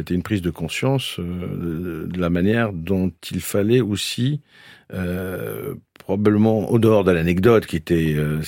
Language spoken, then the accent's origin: French; Kabylie, Algeria; Mais vous êtes d'où, d'Algérie ? Alors je lui dis de Kabylie.